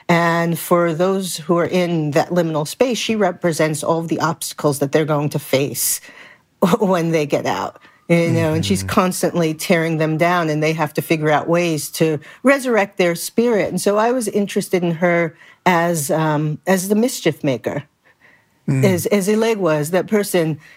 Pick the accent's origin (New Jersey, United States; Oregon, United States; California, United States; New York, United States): New York, United States; Brooklyn; born or raised there